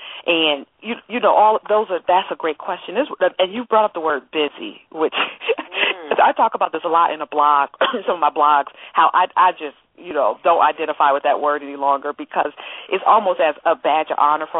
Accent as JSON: {"language": "English", "town": "Buffalo", "region": "New York", "country": "United States", "said": "I'm originally from Buffalo. That's why I bring up Buffalo."}